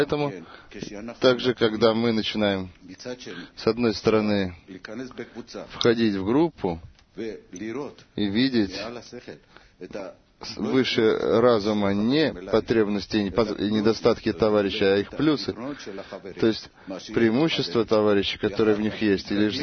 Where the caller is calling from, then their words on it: Netanya, Central District, Israel; из Натании.